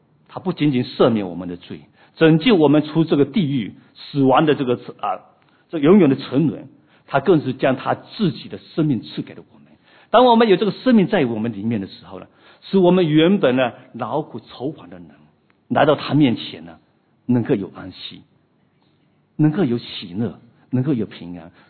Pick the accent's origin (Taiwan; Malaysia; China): China; 今天我们都从中国过来